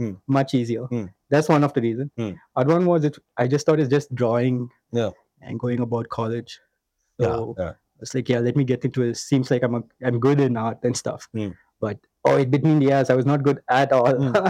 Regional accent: Chennai, Tamil Nadu, India; I came from Chennai before that.

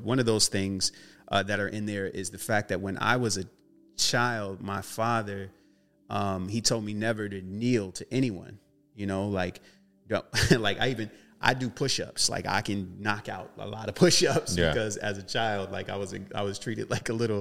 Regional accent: Fayetteville, United States; now in Los Angeles, United States; But growing up in Fayetteville, it's a small town, ghetto town, you know, hood place.

